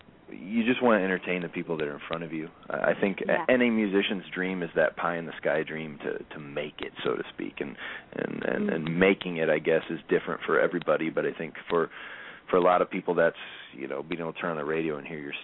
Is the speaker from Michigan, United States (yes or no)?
no; Illinois, United States; We really identify with the Midwest. I'm from Central Illinois. I was born and raised here